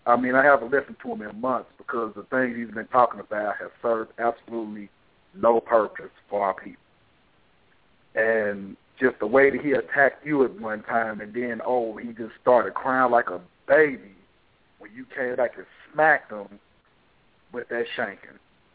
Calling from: Louisville, Kentucky, United States; I'm calling from Louisville, Kentucky.

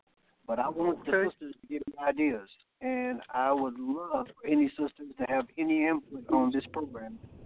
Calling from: Louisville, Kentucky, United States; I'm calling from Louisville, Kentucky.

